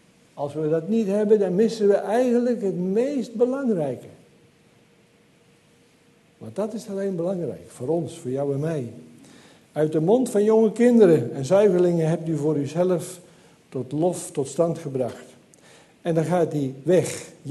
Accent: Gelderland, Netherlands; Ik kom zelf uit de Betuwe

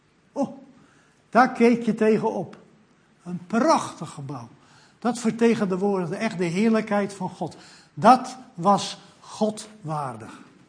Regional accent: Texel, North Holland, Netherlands; Nu, ik ben geboren en getogen op het Waddeneiland Texel, in het Jeruzalem van Texel, Oost-Drent, waar vroeger 7 kerken waren.

